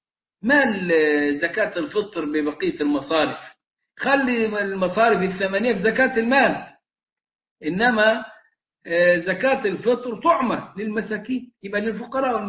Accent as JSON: {"language": "Arabic", "country": "Egypt", "said": "احنا كمصريين"}